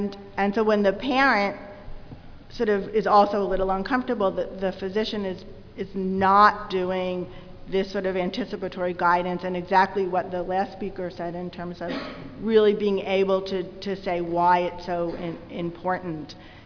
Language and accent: English; New York City, New York, United States; from New York City.